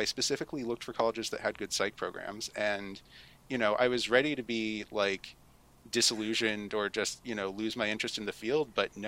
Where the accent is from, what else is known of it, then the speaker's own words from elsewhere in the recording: Boston, Massachusetts, United States; So I grew up in Boston, and I knew that I wanted to study psychology from age 14.